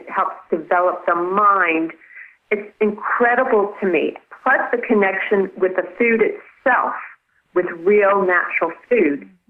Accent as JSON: {"language": "English", "region": "Texas", "country": "United States", "tie": "born there", "said": "I was born in Texas, and I had that crazy Texas superiority."}